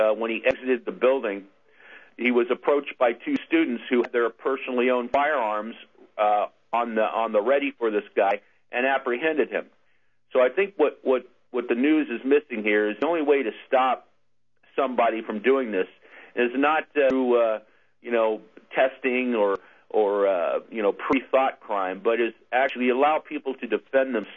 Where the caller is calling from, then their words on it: Cedar Park, Texas, United States; I'm calling in from Cedar Park on this 21st of April.